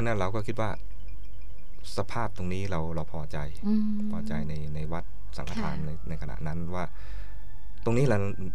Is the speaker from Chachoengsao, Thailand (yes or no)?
yes; Bang Pakong, Chachoengsao, Thailand; ฉะเชิงเทราบางปะกง